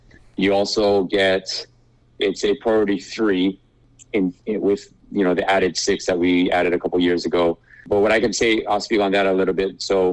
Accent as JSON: {"language": "English", "region": "Hawaii", "country": "United States", "tie": "born or raised there", "said": "Yeah, I mean, I think growing up in Hawaii and then being stationed in California"}